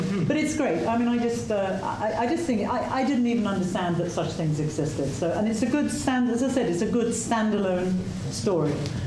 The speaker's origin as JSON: {"language": "English", "town": "Stratford-upon-Avon", "region": "West Midlands", "country": "United Kingdom", "said": "I come from Stratford-on-Avon"}